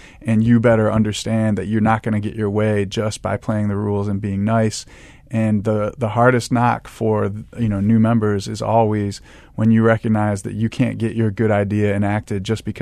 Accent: Cleveland, Ohio, United States; moved away; The Browns ruined my childhood multiple times, three times

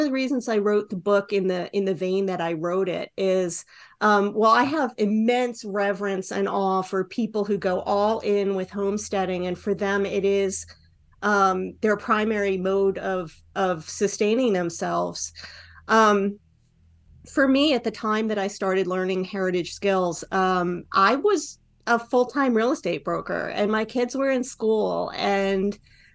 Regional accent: United States; I grew up in Pennsylvania, New Jersey, and for the first 35 years of my life, I had a pretty typical suburban life.

